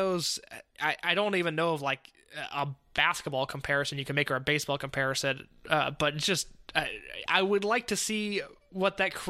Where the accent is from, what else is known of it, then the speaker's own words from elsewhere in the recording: Indiana, United States; I'm from Indiana. I'm not doing much better.